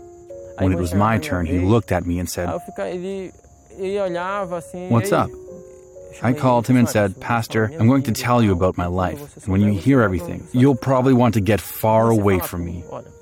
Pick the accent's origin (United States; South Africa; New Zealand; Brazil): Brazil; Belém, Pará; I'm from Belém de Pará, and my grandparents took on the responsibility of raising me.